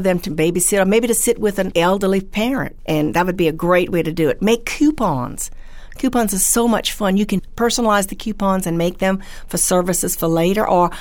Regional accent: Louisiana, United States; Since I'm from South Louisiana, we always think of things that we can do, or jambalaya with the turkey and all the leftovers.

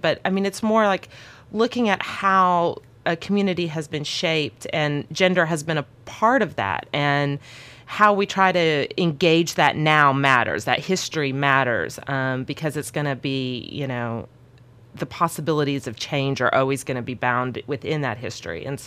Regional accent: Texas, United States; I'm originally from Texas and was looking to get back to Texas.

